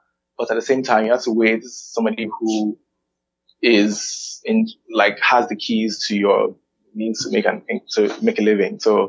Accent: Lagos, Nigeria; I'm from Lagos. I'm like, both my parents are from here.

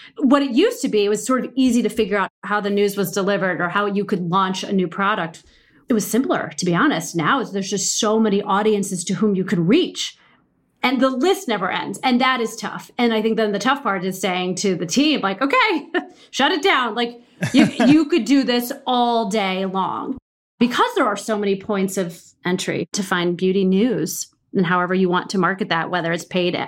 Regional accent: Midwest, United States; I'm from the Midwest.

